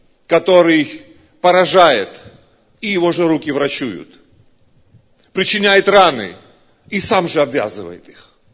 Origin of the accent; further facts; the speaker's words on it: Georgia; я из Грузии, я пресвитер церкви.